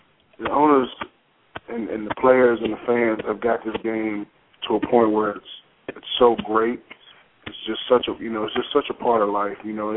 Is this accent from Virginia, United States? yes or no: yes; King George County, Virginia, United States; all proceeds from that event will be going towards book scholarships for kids in my hometown of King George County and surrounding counties. And the next day I'm holding a youth football camp in my hometown of King George County.